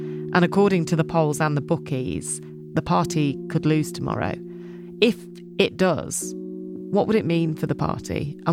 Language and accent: English; Manchester, North West England, United Kingdom; You are from Cornwall and I'm from Manchester